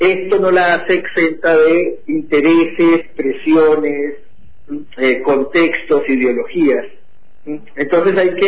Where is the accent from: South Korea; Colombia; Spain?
Colombia; now in Argentina; Yo vivía en una ciudad pequeña al sur de Bogotá, yo soy de Colombia, hacía mi práctica profesional en la universidad, yo soy licenciado en psicología